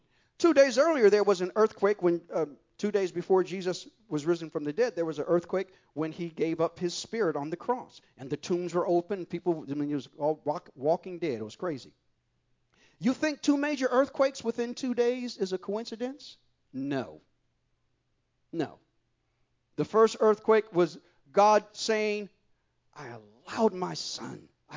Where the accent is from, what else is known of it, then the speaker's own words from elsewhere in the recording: California, United States; Now, I'm from California, and I can tell you some things about earthquakes.